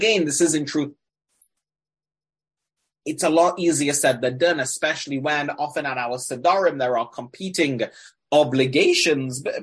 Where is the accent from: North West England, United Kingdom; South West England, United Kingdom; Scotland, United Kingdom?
North West England, United Kingdom; Manchester; now in abroad; my identity as a Mancunian, as someone from England living in a foreign country, right?